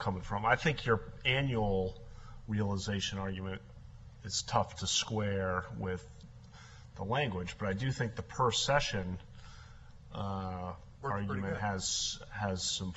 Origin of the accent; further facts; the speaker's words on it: United States; I'm an American